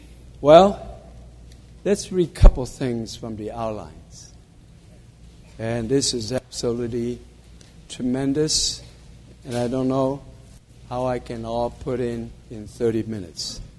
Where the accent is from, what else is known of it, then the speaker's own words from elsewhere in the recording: Columbus, Ohio, United States; I'm from Columbus, Ohio.